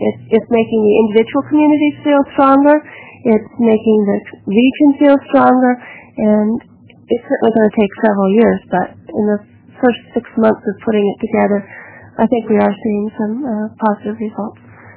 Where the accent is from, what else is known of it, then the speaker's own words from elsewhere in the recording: Grants Pass, Oregon, United States; from Grants Pass.